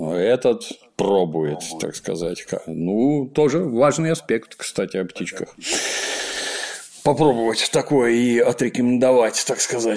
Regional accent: Russia; но вроде я из России, я не сильно мерзну

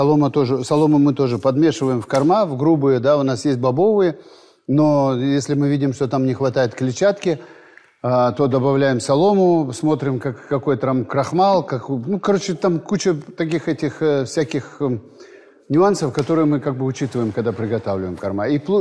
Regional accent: South Kazakhstan, Kazakhstan; я вот вырос в Южном Казахстане

